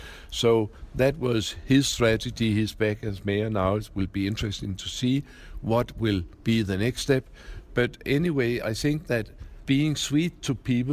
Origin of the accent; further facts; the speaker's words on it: Copenhagen, Capital Region of Denmark, Denmark; I come myself from Copenhagen. I've lived there my whole life. I've been married for 56 years now.